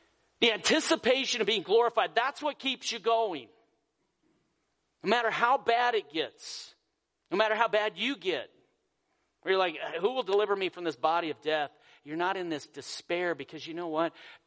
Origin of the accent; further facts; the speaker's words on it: Colorado, United States; You know, where I grew up in Colorado, I had the best place to grow up.